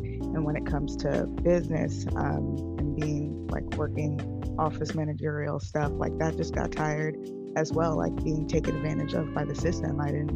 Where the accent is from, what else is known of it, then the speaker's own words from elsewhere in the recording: Queens, New York, United States; moved away; being born and raised in Queens and then moving to the Pacific Northwest, being on the completely other side of the country, was a culture shock.